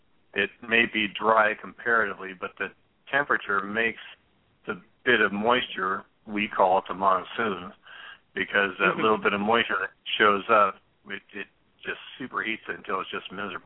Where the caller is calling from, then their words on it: Chandler, Arizona, United States; I'm calling from Chandler, Arizona on this fine evening.